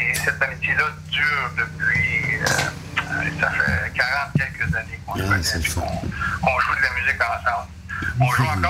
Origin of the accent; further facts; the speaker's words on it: New Brunswick, Canada; now in Montreal, Canada; C'est sûr que quand on est parti du Nouveau-Brunswick, ça a été un choc parce qu'on était en campagne, on s'est ramassé en pleine ville ici à Montréal.